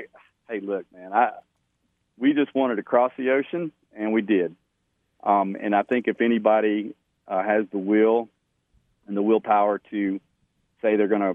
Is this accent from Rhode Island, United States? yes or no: no; Mobile, Alabama, United States; You know, Mobile is my hometown. Got a lot of family that's still there. You know, no matter where we go, it's Mobile is always our home.